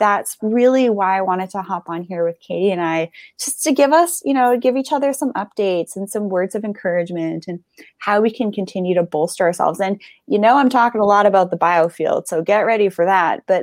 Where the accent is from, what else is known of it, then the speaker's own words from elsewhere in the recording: Canada; And, I as Canadian, I can't just move to the U.S. to Hawaii either.